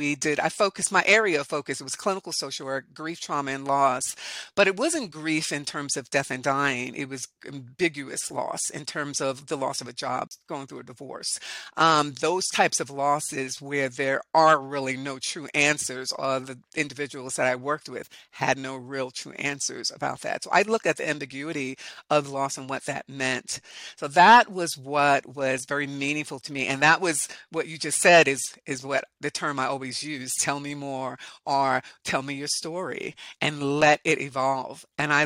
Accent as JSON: {"language": "English", "region": "New York", "country": "United States", "said": "And especially being a New Yorker, that was, so that was what it was."}